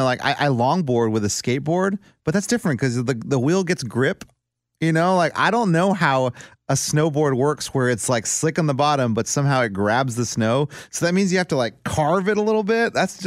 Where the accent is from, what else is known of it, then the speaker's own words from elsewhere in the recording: Texas, United States; now in Nashville, United States; I'm from Texas. Like literally it was growing up, it was 80 degrees on Christmas Day, like every year.